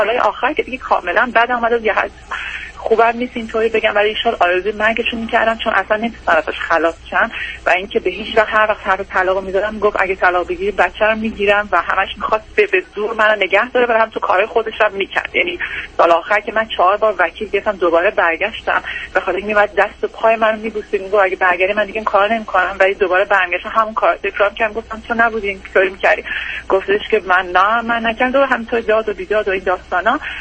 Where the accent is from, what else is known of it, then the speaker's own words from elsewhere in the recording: Iran; moved away as an adult; با بچه‌ام از ایران اومدیم بیرون 2 سال پیش.